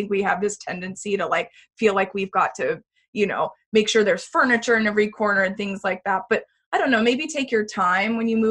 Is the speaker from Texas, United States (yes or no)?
yes; Texas, United States; now in San Francisco, United States; We had actually moved from we're from Texas originally, which has a little bit of a lower cost of living.